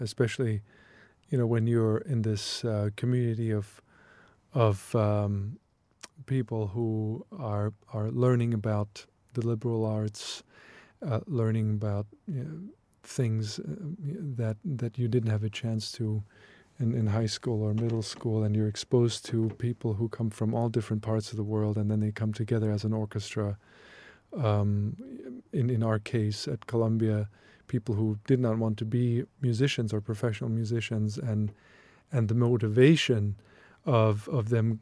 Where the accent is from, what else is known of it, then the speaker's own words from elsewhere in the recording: Leipzig, Saxony, Germany; My hometown, Leipzig, the birthplace of many composers